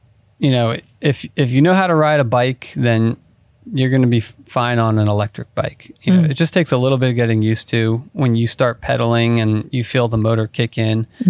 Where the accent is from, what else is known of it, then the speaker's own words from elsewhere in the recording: Virginia, United States; I grew up in Northern Virginia, so I'd ride around my neighborhood, ride to the 7-Eleven at the shopping center